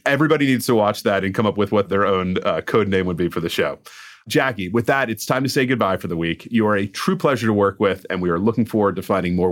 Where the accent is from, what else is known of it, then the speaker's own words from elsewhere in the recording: North Carolina, United States; also born or lived in Alaska; I was born in Alaska, which is completely ridiculous. Like, I was there for a couple of years and then actually grew up in North Carolina.